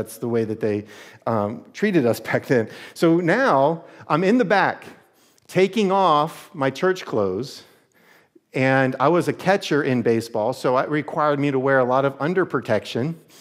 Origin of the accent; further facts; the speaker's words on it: United States; So I was really one of the last generations, I believe, growing up in America, where there was this sacredness, a Sabbathness to a Sunday.